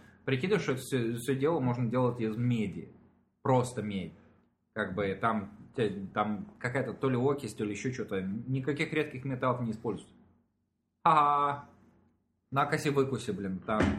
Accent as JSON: {"language": "Russian", "country": "Russia", "lives_now": "Canada", "said": "насчет того, что типа я из России и все остальное"}